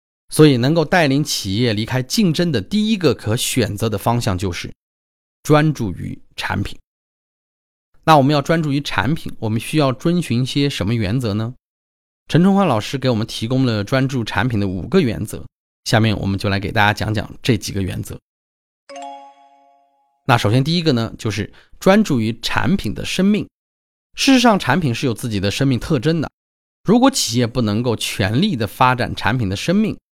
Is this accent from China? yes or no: yes; China; 跟我们中国人呢所需要的已经十分贴近了